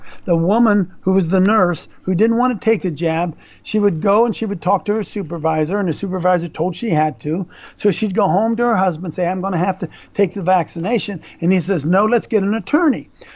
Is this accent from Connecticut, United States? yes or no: no; Ohio, United States; I'm from Ohio, Dave. She's from Ohio as well.